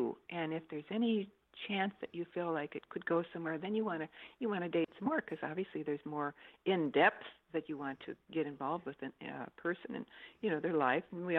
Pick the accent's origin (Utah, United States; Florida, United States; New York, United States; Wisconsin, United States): Wisconsin, United States; the Southwest, and just the type of person out here is totally different from the Midwest, because I was originally from Wisconsin.